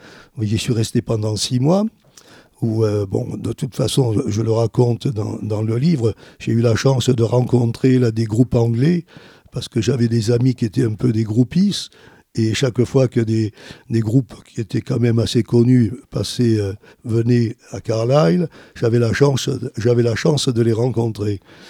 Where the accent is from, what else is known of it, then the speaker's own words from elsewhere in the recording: Agen, Nouvelle-Aquitaine, France; je suis né à Agen. À la clinique Saint-Hilaire, et c'est le docteur Champagne qui m'avait mis au monde, on peut dire. Voilà. Et j'ai passé toute mon enfance à l'Aïrac.